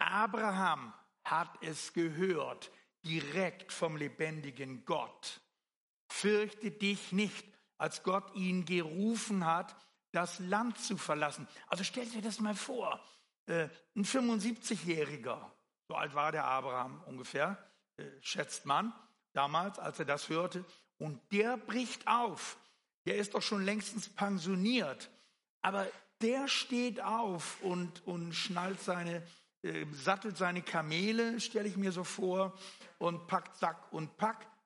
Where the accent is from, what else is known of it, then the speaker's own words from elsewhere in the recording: Netherlands; die es oft gibt in den Niederlanden an der Küste, auch da, wo ich aufgewachsen bin. Bin da hinterm Deich aufgewachsen bei auflaufender Flut und so.